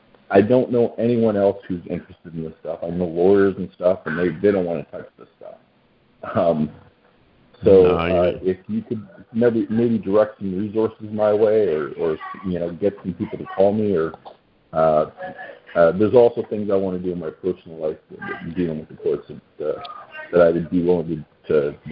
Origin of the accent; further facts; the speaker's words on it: Canada; I'm Canadian.